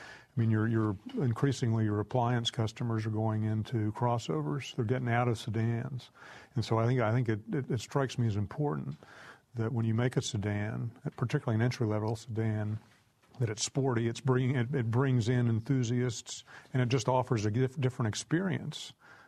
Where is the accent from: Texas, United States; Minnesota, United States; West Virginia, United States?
West Virginia, United States; And you can go to my home state of West Virginia, just a couple states over